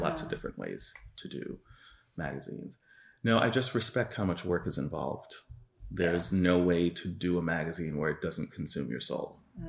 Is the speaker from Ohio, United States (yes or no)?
no; New York, United States; I grew up in New York, and I started in publishing there, working for Time Warner.